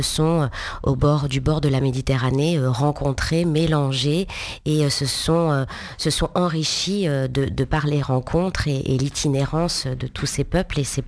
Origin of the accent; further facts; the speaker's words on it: France; born there; Moi je suis née en France, donc je suis française, de parents nés en Algérie, des juifs pieds noirs